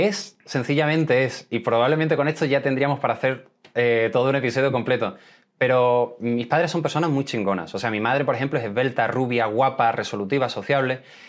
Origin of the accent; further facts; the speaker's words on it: Seville, Andalusia, Spain; De Sevilla, España.